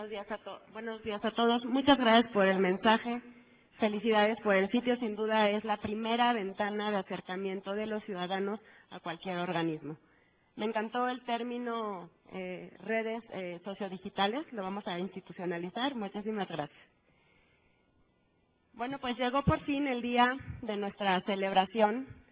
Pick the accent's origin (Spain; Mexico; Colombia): Mexico; porque al fin y al cabo soy una mexicana y una ciudadana votante